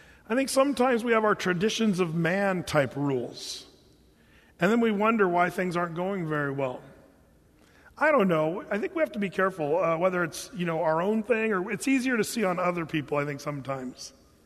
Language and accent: English; Portland, Oregon, United States; And we were wearing shorts and flip-flops, you know, and we're from Portland.